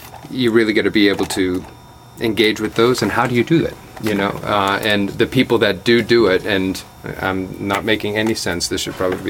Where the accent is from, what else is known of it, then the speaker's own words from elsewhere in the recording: Massachusetts, United States; it was only Massachusetts, my home state, that did not vote for Nixon.